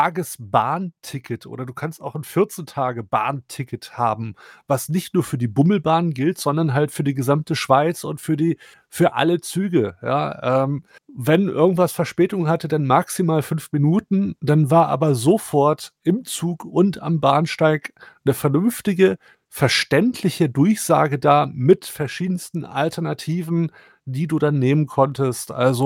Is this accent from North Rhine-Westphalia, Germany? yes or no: no; Wolfsburg, Lower Saxony, Germany; born there; Ich meine, ich bin es als gebürtiger Wolfsburger gewohnt, dass auch mal ICEs nach Berlin nicht in Wolfsburg halten